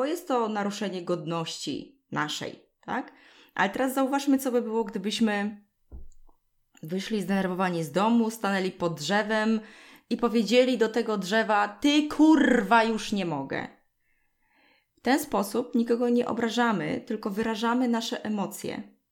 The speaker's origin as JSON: {"language": "Polish", "town": "Sosnowiec", "region": "Silesian Voivodeship", "country": "Poland", "tie": "born or raised there", "said": "Ja wychowałam się w Zagłębiu, czyli to jest, dzieli nas tylko rzeka, ale dzieli nas też język. W Sosnowcu, w Zagłębiu nie mówią gwarą śląską."}